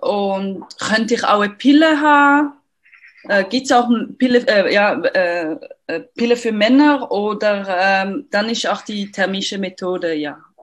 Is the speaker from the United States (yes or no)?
no; Lausanne, Vaud, Switzerland; accent: French; German is a second language; ich bin aus Lausanne ursprünglich, deswegen mein französischer Akzent auch noch. Ich bin 40 Jahre alt